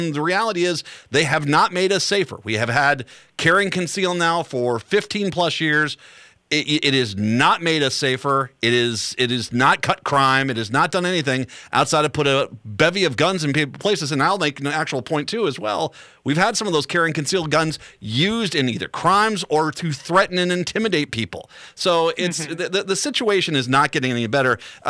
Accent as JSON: {"language": "English", "region": "Minnesota", "country": "United States", "said": "I'm from a hunting family. I'm from Minnesota. I'm from a hunting family. Guns were always in my life."}